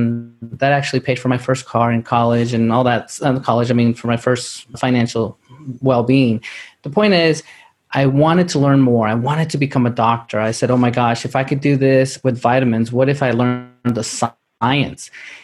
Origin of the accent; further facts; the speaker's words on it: New York City, New York, United States; I grew up in New York City, and my mom had me at age 16.